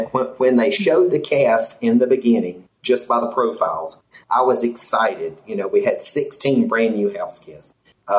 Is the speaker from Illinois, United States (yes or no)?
no; North Carolina, United States; I'm from North Carolina.